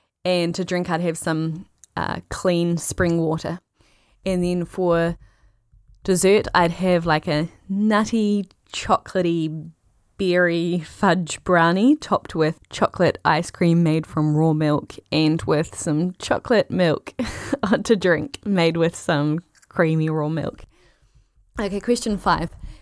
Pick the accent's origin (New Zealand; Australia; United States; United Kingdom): New Zealand; Christchurch, Canterbury; also born or lived in Auckland / Toronto / Munich / Portugal; now in Waikawa, New Zealand; I live in Waikawa, New Zealand. My hometown is Christchurch, and I've also lived in Auckland, New Zealand, Toronto, Canada, Munich, Germany, and in rural Portugal.